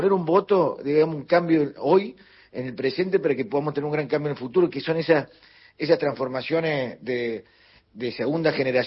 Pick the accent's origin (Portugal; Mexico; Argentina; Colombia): Argentina; Córdoba; Nosotros de Córdoba somos recontra que estoy orgulloso de los cordobeses.